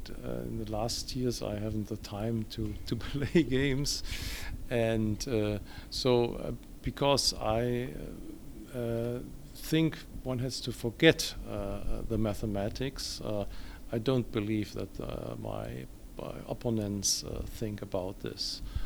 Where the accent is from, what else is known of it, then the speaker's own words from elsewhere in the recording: Germany; English is a second language; I'm coming from Germany.